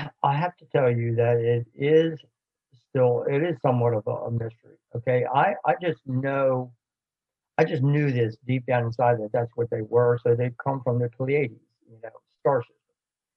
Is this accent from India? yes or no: no; Baltimore, Maryland, United States; I grew up in Baltimore with Reagan International, BWI, and Martin Marietta, where the Civil Air Patrol operated out of.